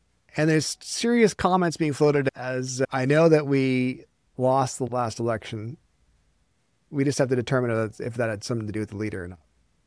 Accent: Canada; But yeah, I think that as a Canadian.

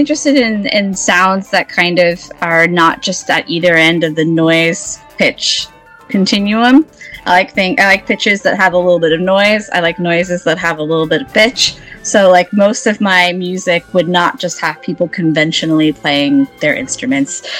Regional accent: Mount Pearl, Newfoundland and Labrador, Canada; moved away as an adult; also born or lived in St. John's / Toronto; don't normally know the actual city where I'm from, which is called Mount Pearl. But we don't have a hospital there, so technically I was born in St. John's. And I lived there until I was 23

